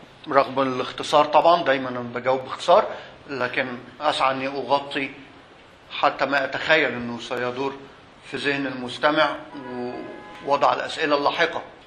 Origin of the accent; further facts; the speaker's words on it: Egypt; كل اللي احنا بنعمله هنا في مصر، وانا نفسي كمصري